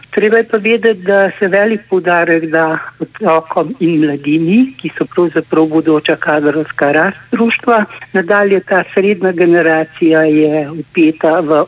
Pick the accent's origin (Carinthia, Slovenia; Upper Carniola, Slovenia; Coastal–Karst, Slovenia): Upper Carniola, Slovenia; Torej, jaz se nisem adaptirala kot Notranjka, da vemo, ker prišlekov nimajo najraje, ne?